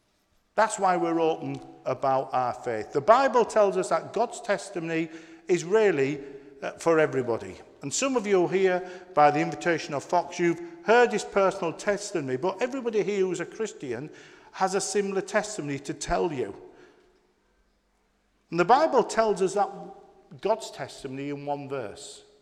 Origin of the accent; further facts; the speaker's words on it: Yorkshire and the Humber, United Kingdom; I'm a Yorkshireman